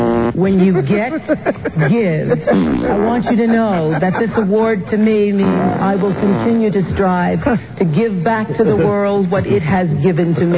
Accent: Nashville, Tennessee, United States; I grew up in Nashville with a father who owned a barbershop, Winston's barbershop.

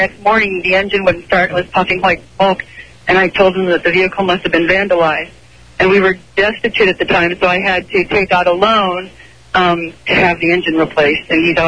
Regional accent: Sterling, Virginia, United States; I'm from Sterling.

